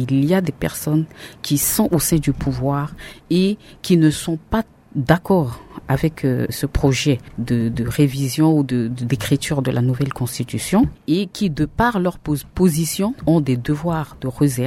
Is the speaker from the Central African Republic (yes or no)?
yes; Central African Republic; On est tous des Centrafricains. On est dans une nation plurielle où foisonnent des idées, où foisonnent des opinions et on est en démocratie